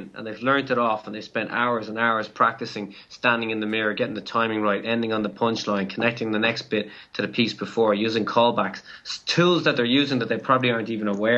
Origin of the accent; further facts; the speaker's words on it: Ireland; And being Irish, growing up in a society where we're told not to stand out